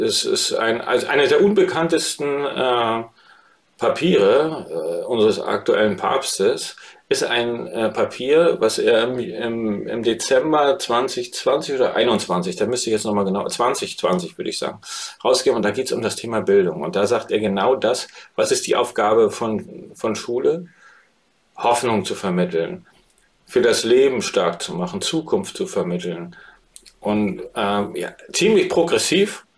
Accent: East Germany, Germany; ich bin ja in der DDR groß geworden

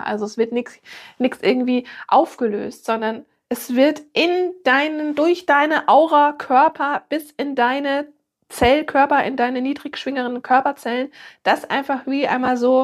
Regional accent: Bavaria, Germany; Ich bin ja aus Bayern.

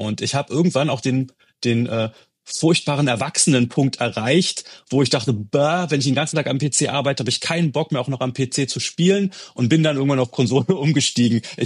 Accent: Brandenburg, Germany; Wir sind in der Nähe von Berlin, ich bin in der Nähe von Berlin aufgewachsen.

